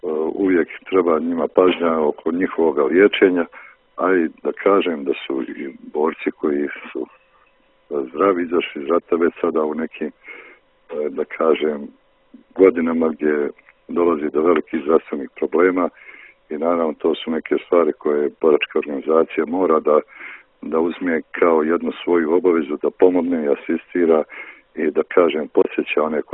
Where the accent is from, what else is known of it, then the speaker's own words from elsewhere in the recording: Trebinje, Republika Srpska, Bosnia & Herzegovina; iako on nije rodom naš Trebinjac